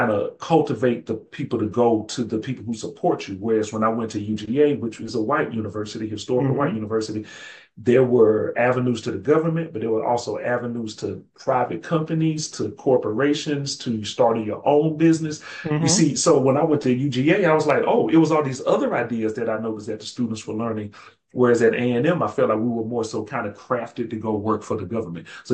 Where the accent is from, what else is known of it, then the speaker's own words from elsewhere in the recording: Birmingham, Alabama, United States; those experiences from Alabama A&M and growing up in Birmingham and being a child of civil rights activists, my mother and my father.